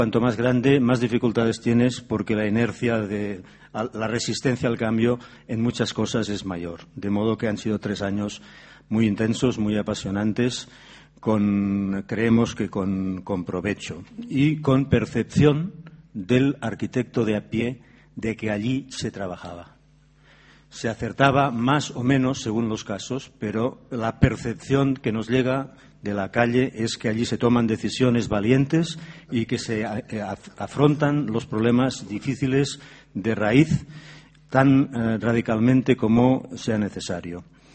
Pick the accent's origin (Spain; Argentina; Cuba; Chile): Spain; Manresa, Catalonia; Yo soy de una ciudad mediana, pequeña, de 70.000 habitantes, Manresa. Vivo allí y voy y vengo cada día desde Barcelona